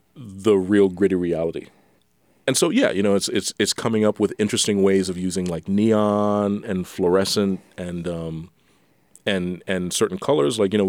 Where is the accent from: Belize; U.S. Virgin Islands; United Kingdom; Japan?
U.S. Virgin Islands; growing up in the Virgin Islands, that's what I was mostly familiar